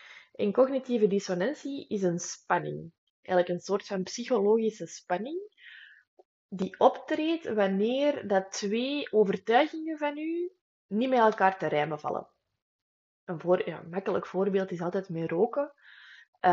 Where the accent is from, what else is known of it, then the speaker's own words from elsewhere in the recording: Antwerp, Belgium; accent: Antwerp dialect; Allee, in het Antwerpse dan, hè? Excuses voor mijn dialect.